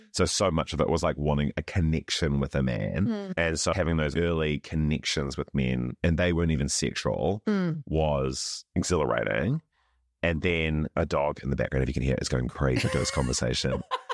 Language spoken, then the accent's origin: English; Christchurch, Canterbury, New Zealand; Like, I grew up in Central City Christchurch in the 90s and 2000s.